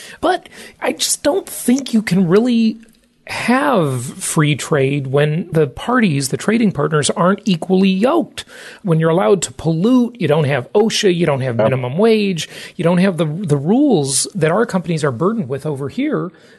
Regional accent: California, United States; high-tax jurisdictions like my home state of California.

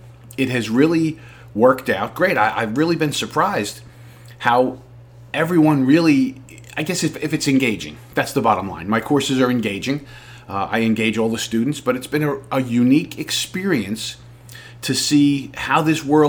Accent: New Jersey, United States; I'm from Jersey. You know, right across the water there is New Jersey.

